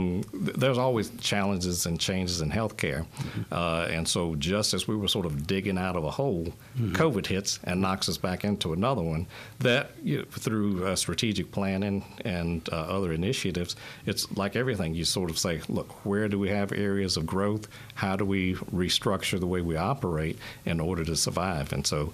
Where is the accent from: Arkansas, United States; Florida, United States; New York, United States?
Florida, United States; St. Petersburg; Originally St. Petersburg, Florida.